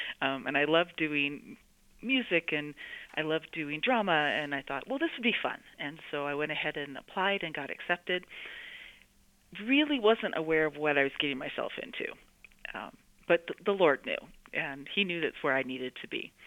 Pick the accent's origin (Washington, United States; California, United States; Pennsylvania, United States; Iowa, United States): Washington, United States; Forks; also born or lived in Eugene, Oregon; Well, I was raised in the Northwest, up in Forks, Washington, and Eugene, Oregon, mostly